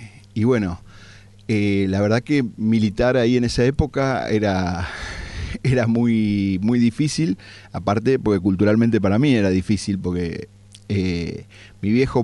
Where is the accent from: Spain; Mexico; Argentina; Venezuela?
Argentina; Buenos Aires; born there; Parque Patricios